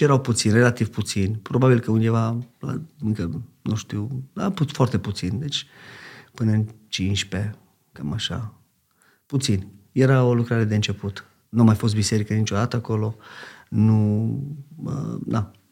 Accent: Oradea, Bihor County, Romania; also born or lived in United States; now in Orșova, Romania; Nu provin din Orșova, eu sunt deloc din Oradea.

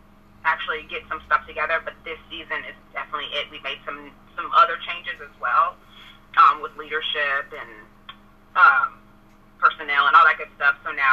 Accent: Jacksonville, Florida, United States; I am from Jacksonville, Florida. I'm 30 years old, and I got two kids of my own.

